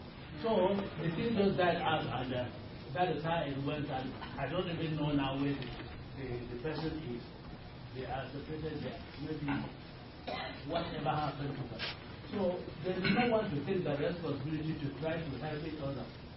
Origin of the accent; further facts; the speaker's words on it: Cameroon; That time I was just from Cameroon, where we do strict discipline in our churches over there.